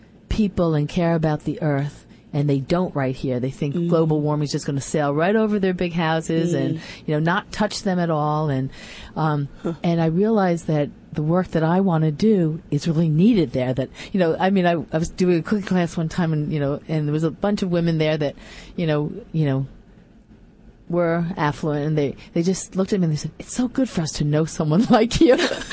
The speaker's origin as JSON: {"language": "English", "region": "New York", "country": "United States", "tie": "born or raised there", "said": "I grew up on Long Island, completely the opposite, where there was affluence all around me"}